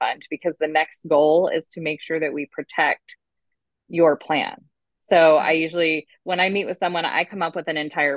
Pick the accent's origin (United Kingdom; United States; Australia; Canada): United States; Iowa; moved away as an adult; I'm originally from Iowa, small town, just, and small town, like nothing really going on there.